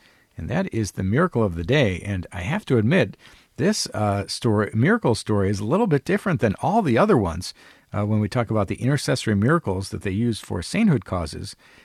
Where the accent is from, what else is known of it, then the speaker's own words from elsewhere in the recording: Ireland; being an Irish guy myself